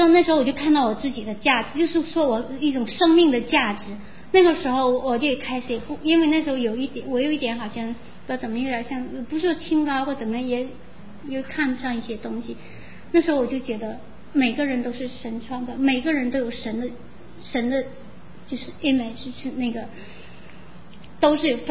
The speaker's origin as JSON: {"language": "Chinese", "country": "China", "said": "因为我们从大陆来的"}